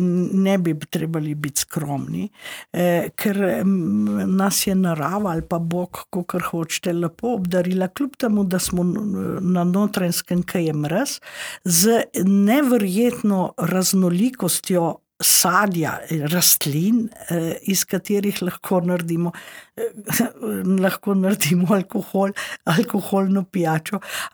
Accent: Inner Carniola, Slovenia; naša tradicija notranjska, ker nimamo grozdja, se pravi, ni vino naša osnovna alkoholna pijača

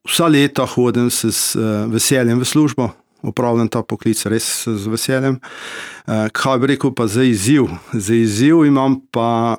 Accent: Inner Carniola, Slovenia; Če pa rečem kot Notranjec, bom pa tako rekel, sem pa kar ponosen, da sem Notranjec. Živim v tem okolju in temu sem spremem.

